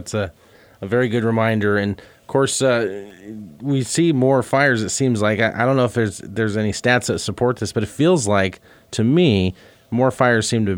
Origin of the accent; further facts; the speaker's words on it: Missouri, United States; now in Manhattan, United States; I'm my hometown, and this is in Missouri